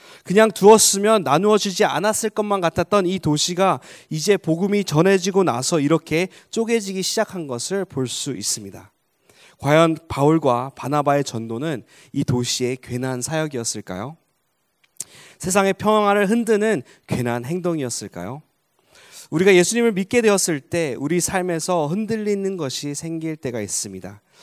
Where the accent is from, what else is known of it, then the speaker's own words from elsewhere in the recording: Egypt; 제가 이집트에서 자라면서 돌을 많이 맞아보았습니다. 상당히 아픕니다.